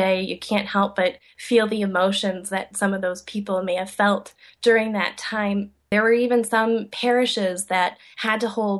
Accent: Detroit, Michigan, United States; That's a really good question because I grew up in the Detroit area.

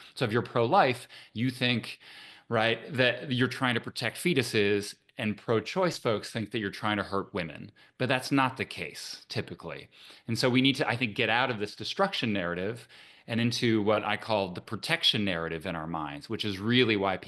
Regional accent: Canada; now in United States; And as a Canadian, right, I'm proud to come to America to be part of this entire scientific enterprise.

